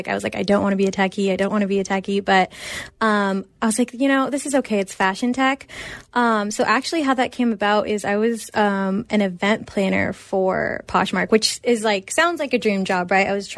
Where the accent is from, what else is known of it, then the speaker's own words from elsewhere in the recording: San Francisco, California, United States; So I'm actually from California, specifically San Francisco. That's where I was born and raised.